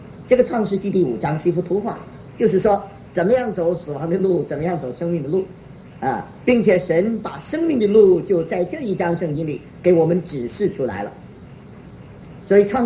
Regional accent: China; 尤其这些人名字，我们中国人读起来更是别扭

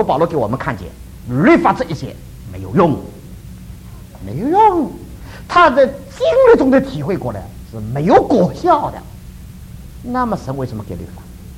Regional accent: China; 我也常常想到我们中国人呢，就常常去说我们中国以往历史。

